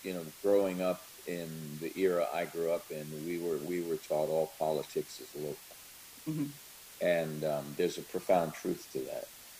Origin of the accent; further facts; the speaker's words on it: New York, United States; now in Raleigh, United States; born and raised in New York, eventually moved to Pittsburgh with Bishop Garlington.